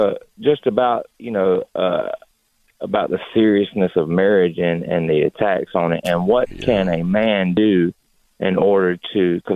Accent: Charlotte, North Carolina, United States; I'm from the Charlotte area.

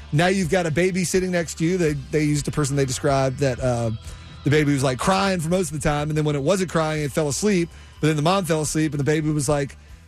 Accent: North Carolina, United States; Like, I grew up with it around me. I'm from North Carolina.

